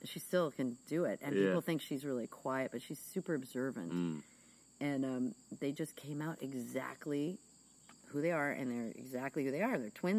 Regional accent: New York, United States; Like because I grew up in New York.

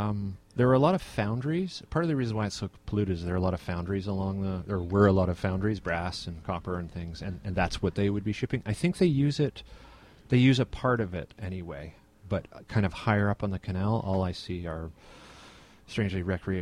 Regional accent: Toronto, Ontario, Canada; No, I grew up in Toronto. So I grew up in the suburbs of Toronto.

